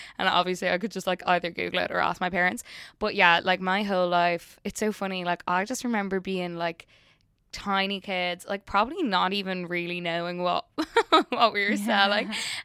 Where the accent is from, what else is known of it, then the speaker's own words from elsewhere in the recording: Blackrock, Leinster, Ireland; also born or lived in Limerick; I was born in Limerick, but I'm like raised in Blackrock.